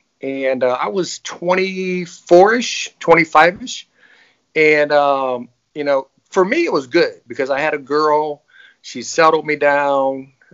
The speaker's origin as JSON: {"language": "English", "town": "Fort Wayne", "region": "Indiana", "country": "United States", "tie": "born or raised there", "said": "Born and raised in Fort Wayne, Indiana, to a biracial parenthood back in the 60s and 70s, which wasn't probably a great thing to be biracial back then in Indiana."}